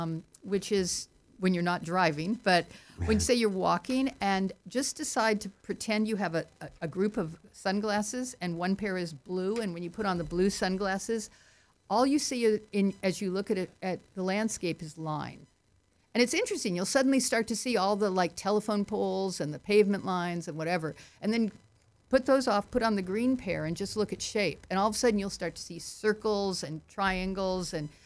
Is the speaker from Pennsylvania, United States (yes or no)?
no; Laguna Beach, California, United States; born there; I was born in Laguna, and when I came back to Laguna after serving in the Peace Corps